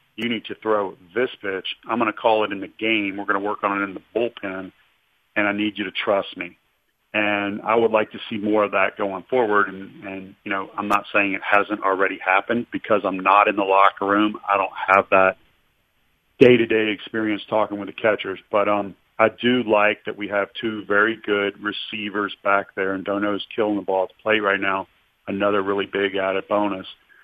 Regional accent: Louisville, Kentucky, United States; Nashville, I know because I grew up in Kentucky in Louisville, so I always stop in Nashville.

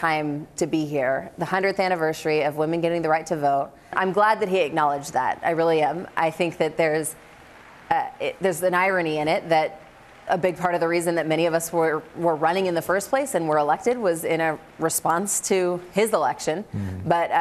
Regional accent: California, United States; from California."

